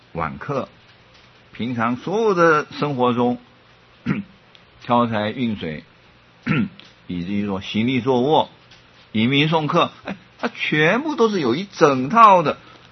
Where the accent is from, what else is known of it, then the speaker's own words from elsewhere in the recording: Taiwan; 那个时候我们台湾人当能够当日本人的少尉，那是很不容易的